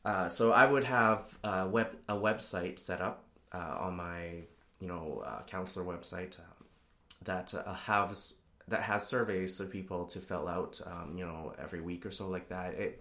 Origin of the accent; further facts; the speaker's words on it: Hong Kong; I come from Hong Kong, where there's at least 10 modes of public transportation